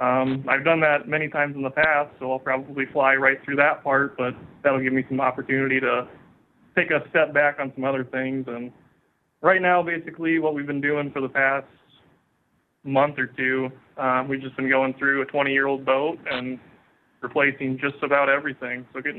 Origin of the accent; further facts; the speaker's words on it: Nebraska, United States; I am from Nebraska. I am 25 years old.